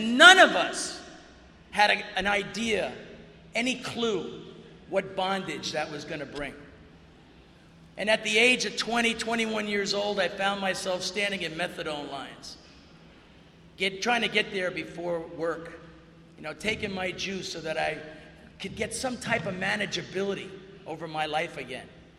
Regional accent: New Jersey, United States; now in San Diego, United States; You know, I live in San Diego, California, but I grew up in New Jersey.

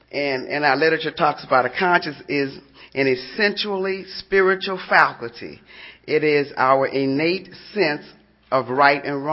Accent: Wisconsin, United States; And my second time around, I'm from Wisconsin. I had went back to Wisconsin and because my mom was sick, you know. And so my sister said, well, why don't you come home?

